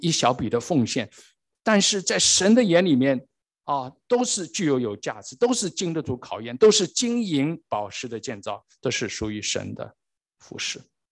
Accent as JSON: {"language": "Chinese", "region": "Shanghai", "country": "China", "tie": "born or raised there", "said": "2009年，这是我的故乡上海"}